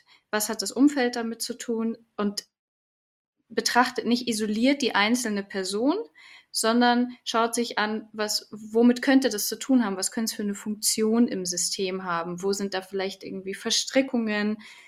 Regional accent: Munich, Bavaria, Germany; bin aus München schon immer gewesen. Ich habe mal einen kurzen Ausflug nach Heidelberg gemacht, da habe ich meinen Master gemacht, aber ansonsten bin ich sehr verwurzelt hier in München.

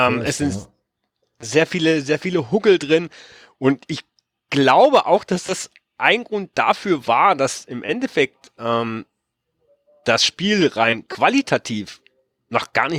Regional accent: Saxony, Germany; ich stamme ja nicht direkt aus Leipzig. Okay. Ich komme ja aus etwas weitläufigeren Umgebung, so 50 Kilometer südlich von Leipzig.

